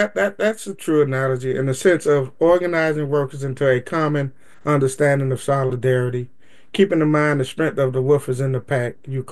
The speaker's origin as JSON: {"language": "English", "town": "Miami", "region": "Florida", "country": "United States", "said": "I'm from Miami, Dade, so I'm a Southern boy."}